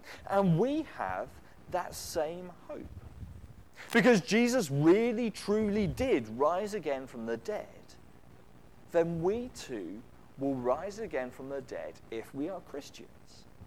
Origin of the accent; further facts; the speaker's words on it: Saxmundham, East of England, United Kingdom; Now, when I was growing up in Suffolk, I grew up in Saxmundham, which is a much smaller town of about 4,000 people, right on the far east of the county